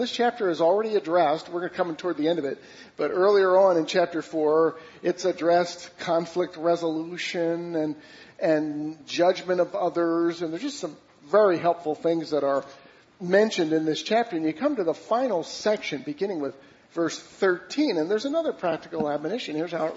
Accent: Pennsylvania, United States; I grew up outside of Philadelphia.

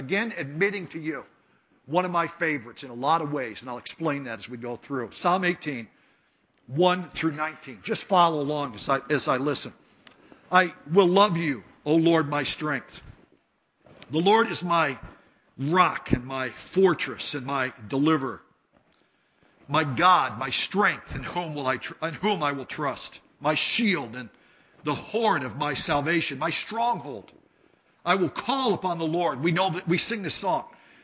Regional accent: Pennsylvania, United States; born there; I live in Pennsylvania. I was born in Pennsylvania.

